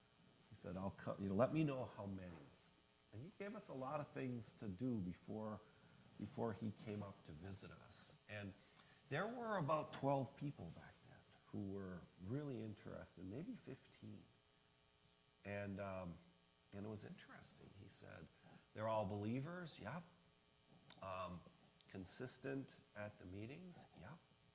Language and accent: English; Michigan, United States; I come from the Upper Peninsula of Michigan. It's a great place, right? Right on the Wisconsin border, so we're all Green Bay Packers fans.